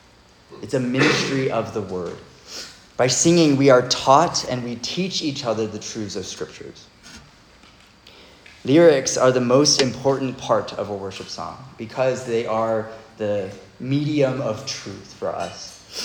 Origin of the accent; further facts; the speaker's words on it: Texas, United States; I'm not Korean. I definitely speak English. I'm from Texas, y'all. I'm really good at speaking English.